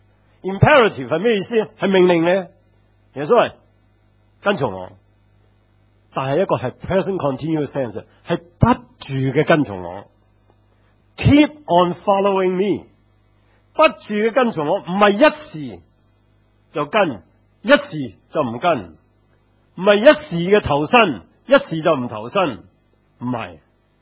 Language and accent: Cantonese; China; 即係我哋中国人叫做执骨啦